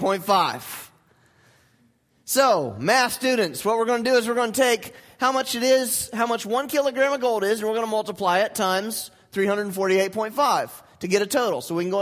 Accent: United States; Forgive me, I am American

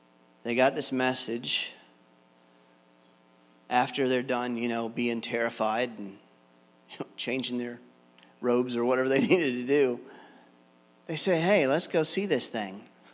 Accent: North Carolina, United States; now in Ohio, United States; As you guys know, I'm a Southerner, born and raised in North Carolina.

